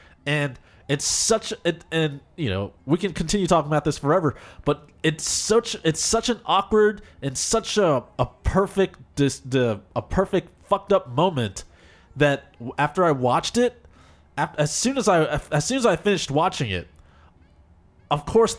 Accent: Philippines; you know, I'm Filipino, so you see all these people. That's right, Filipino pride.

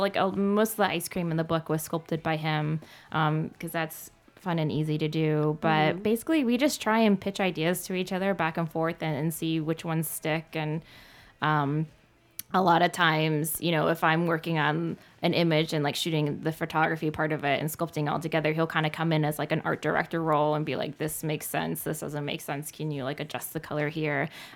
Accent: Texas, United States; Make a lot of tacos. I'm from Texas originally, so I cook a lot of Tex-Mex.

